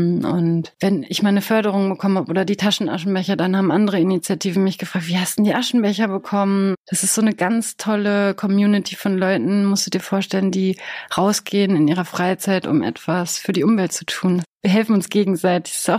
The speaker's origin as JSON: {"language": "German", "town": "Bochum", "region": "North Rhine-Westphalia", "country": "Germany", "tie": "born or raised there", "also_born_or_lived": "Poland", "said": "Ich bin in Bochum groß geworden, also in Polen geboren und dann in Bochum groß geworden."}